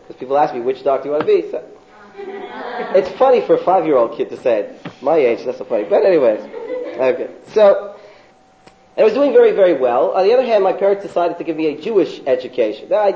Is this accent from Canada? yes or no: yes; Toronto, Ontario, Canada; When I was growing up in Toronto, I did Baruch Hashem, thank God, I did very well in school.